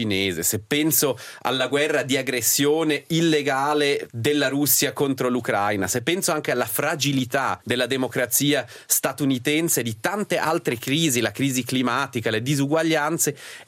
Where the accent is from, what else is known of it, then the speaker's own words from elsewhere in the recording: Switzerland; abbiamo come paese, come Svizzera, una parola in capitolo lì ai tavoli dove veramente si fanno le regole del futuro?